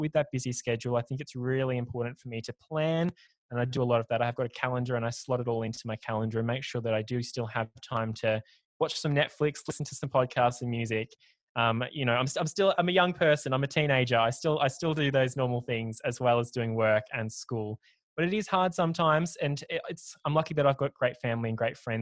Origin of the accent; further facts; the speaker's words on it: Ararat, Victoria, Australia; also born or lived in Echuca; Yeah, so I've always lived in Ararat. I was born in Echuca, actually, but I only lived there till I was one. So other than that, I've lived here in Ararat.